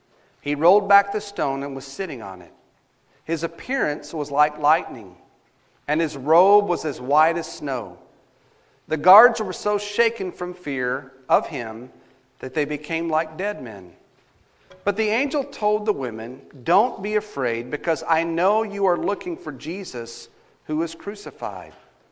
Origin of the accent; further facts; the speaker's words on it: Glen Rose, Texas, United States; Whenever I'm down in my hometown of Glen Rose and down in Texas, I always take time to visit Squaw Creek Cemetery.